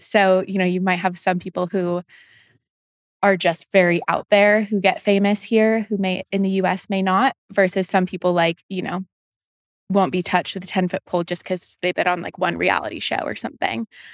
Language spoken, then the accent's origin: English; California, United States; moved away as an adult; Born and raised in California.